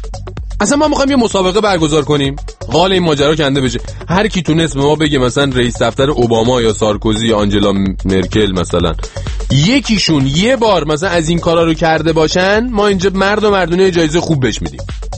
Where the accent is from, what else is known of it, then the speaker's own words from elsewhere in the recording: Tehran, Tehran Province, Iran; ولی خودم تهران به دنیا آمدم، بزرگ شدم. بچه چی؟ ناف تهرونه.